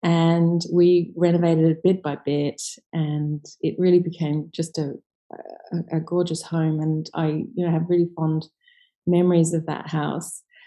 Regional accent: Sydney, New South Wales, Australia; Sure. Well, I grew up in Manly in Sydney, which is it's a suburb just on the north side of the Sydney Harbour. It was just a very idyllic Australian childhood spent mostly in the sand, on the beaches

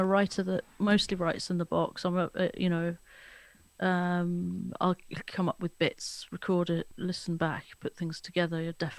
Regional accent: Wales, United Kingdom; I'm from South Wales.

